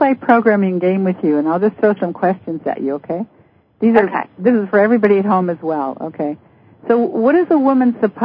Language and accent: English; Canada; who lives some of the time in Canada, my home country, and sometimes in the States.